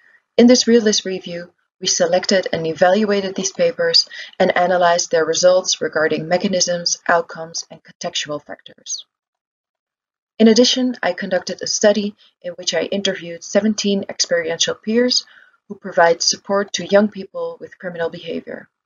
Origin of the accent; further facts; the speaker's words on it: Netherlands; English is a second language; I'm a researcher from the Netherlands.